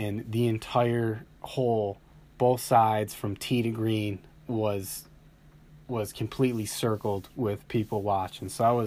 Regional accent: Michigan, United States; because I'm from Michigan, so to have the event in Detroit

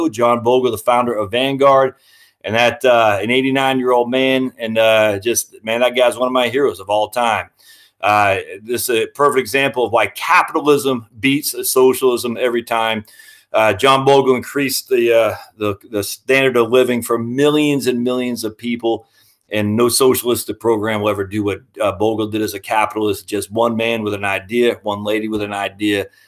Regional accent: Maine, United States; I grew up poor in Maine, didn't care.

